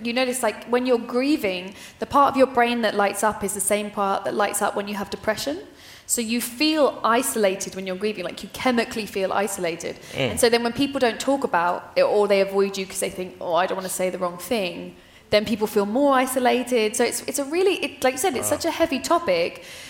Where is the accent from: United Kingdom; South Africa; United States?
United Kingdom; England; I mean, like, in England, I think it's because we don't want to upset people.